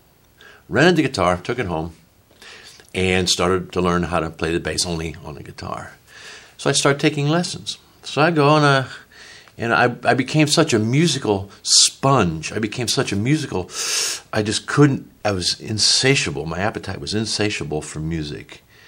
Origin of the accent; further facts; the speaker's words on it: St. Louis, Missouri, United States; also born or lived in Springfield, United States; now in Nashville, United States; I'm a St. Louis boy. I grew up in St. Louis, lived there for 20 years, moved to Springfield, Missouri